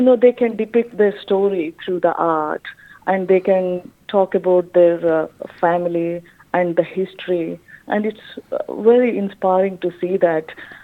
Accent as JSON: {"language": "English", "country": "India", "tie": "born or raised there", "moved": "yes", "lives_now": "Australia", "said": "Growing up in India, you know, I saw a lot of disparity and inequality"}